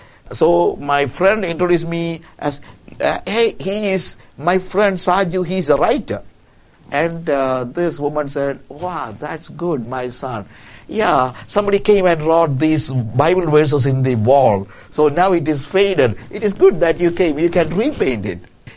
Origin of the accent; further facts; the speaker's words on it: India; now in Africa; Most of the time, I'm living in Africa. Everywhere, I'm a child of God. I'm coming from India.